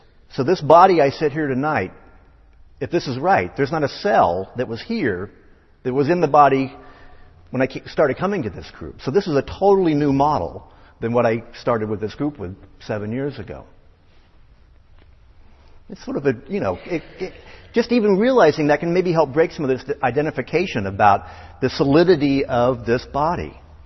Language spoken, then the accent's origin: English; Salina, Kansas, United States; I was certainly aware of it when I'd go back to my home state in Kansas. And I went back to my hometown and showed it in Salina, Kansas.